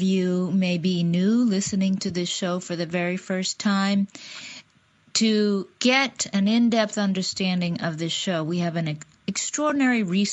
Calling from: Seattle, Washington, United States; I am podcasting from Seattle, Washington

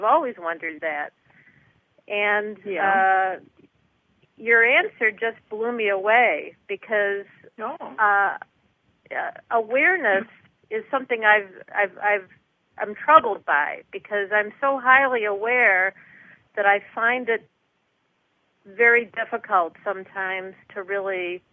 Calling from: Detroit, Michigan, United States; I'm calling from the Detroit area.

